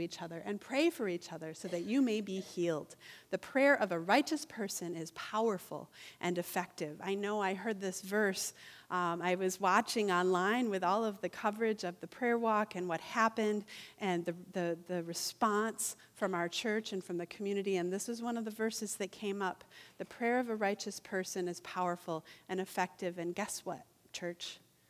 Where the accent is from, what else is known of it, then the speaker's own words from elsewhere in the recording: Albion, United States; a big race in my hometown of Albion